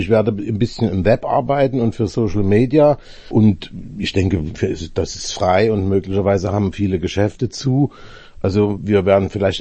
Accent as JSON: {"language": "German", "region": "East Germany", "country": "Germany", "tie": "born or raised there", "said": "Also Ostern bei uns in der DDR damals, als ich Kind war, war der Ostermontag im Grunde völlig unbedeutend."}